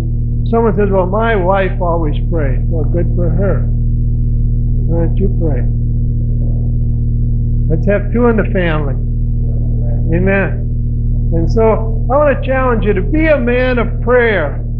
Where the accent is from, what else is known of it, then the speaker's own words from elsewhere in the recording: St. James, Minnesota, United States; Well, I grew up in St. James, Minnesota